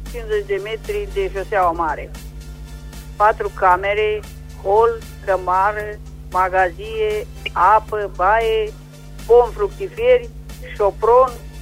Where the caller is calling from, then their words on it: Lugoj, Timiș County, Romania; din Lugos.